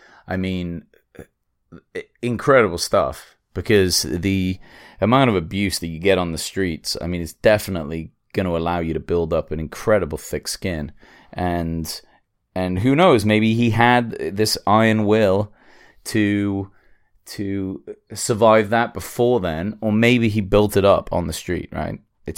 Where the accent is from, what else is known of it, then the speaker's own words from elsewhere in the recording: England, United Kingdom; I'm English